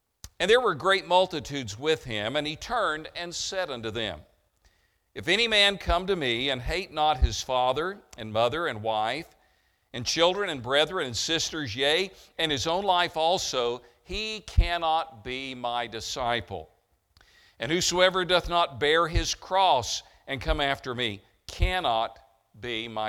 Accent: Tennessee, United States; I grew up in East Tennessee, and you know, when you grow up somewhere, you know the customs, you know the people, you know the idioms, you know all of those things

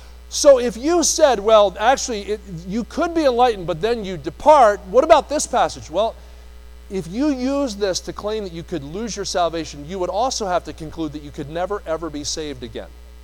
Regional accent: New Jersey, United States; If I say y'all, or where Colin and I grew up in New Jersey, it's yous guys.

